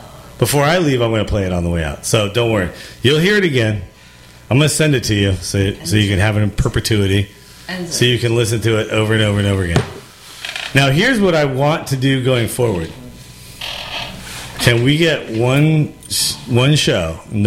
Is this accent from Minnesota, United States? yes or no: no; San Francisco, California, United States; And I'm, like, growing up as just the white kid, but I grew up in San Francisco. So I was the minority in San Francisco.